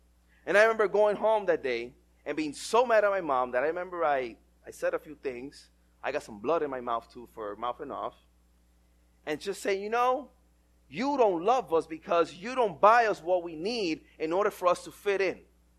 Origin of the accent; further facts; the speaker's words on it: New York City, New York, United States; when I was growing up in New York City, if you were going to belong and fit in school, you had to wear one type of sneakers.